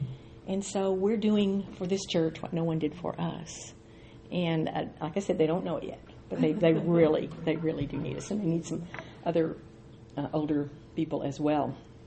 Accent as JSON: {"language": "English", "town": "Wynne", "region": "Arkansas", "country": "United States", "tie": "born or raised there", "said": "I grew up in Wynn, Arkansas."}